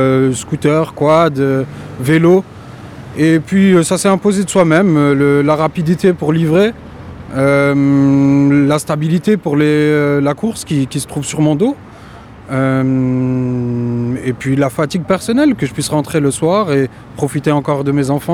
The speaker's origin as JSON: {"language": "French", "town": "Mulhouse", "region": "Grand Est", "country": "France", "lives_now": "Lorient, France", "said": "mais je viens, moi, à l'origine de Mulhouse."}